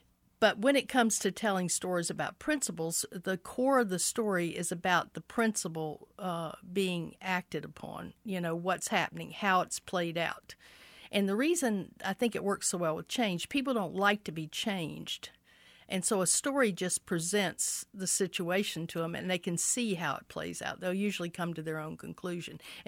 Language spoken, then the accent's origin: English; the South, United States; I come from the South, which is just it's a part of conversation there.